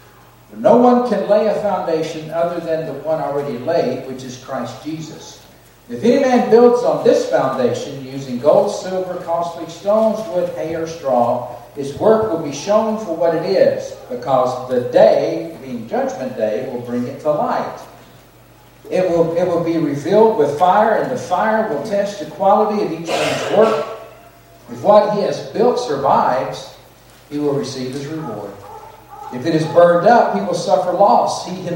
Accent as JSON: {"language": "English", "region": "Georgia", "country": "United States", "moved": "yes", "lives_now": "Coeur d'Alene, United States", "said": "I'm from Coeur d'Alene, Idaho. Been living in Coeur d'Alene 12 years. Originally from Georgia."}